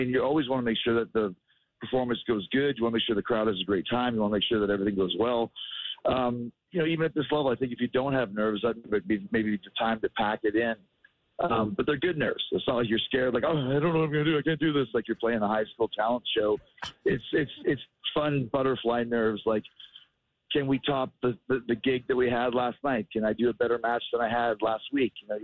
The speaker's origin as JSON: {"language": "English", "town": "Winnipeg", "region": "Manitoba", "country": "Canada", "tie": "born or raised there", "said": "Well, I grew up in Winnipeg, so it was a great rock and roll town. It was a great wrestling town, still is."}